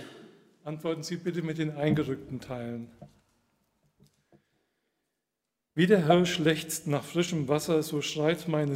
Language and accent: German; Aibach, Hesse, Germany; ich komme aus Aibach.